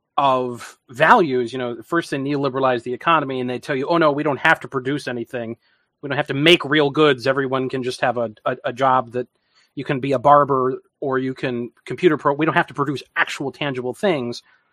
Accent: Michigan, United States; Everyone knows I'm from Michigan. I talk about it all the time.

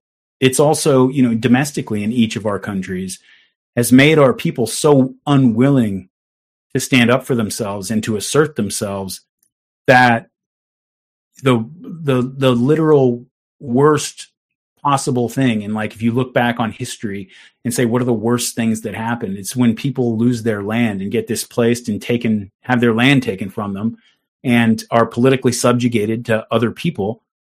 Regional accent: United States; Like that is something that strikes me, even as an American, as much more obscene

